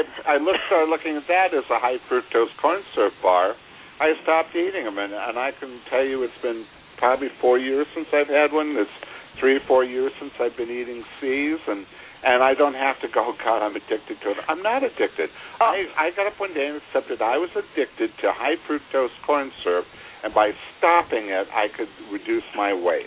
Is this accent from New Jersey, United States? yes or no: no; Los Angeles, California, United States; I grew up in Los Angeles where See's candies have been king since a childhood.